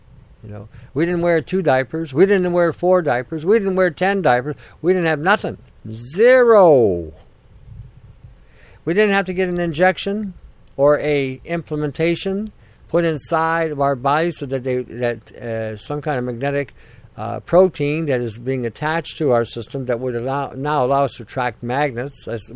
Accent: United States; now in Canada; I was at the time growing up in the United States and then later on I came to Canada.

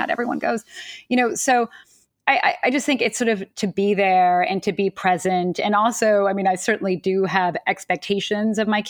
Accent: Manhattan, New York, United States; I grew up in Manhattan, and I, on the Upper East Side, I went to an all-girls school, and I was there until eighth or ninth grade.

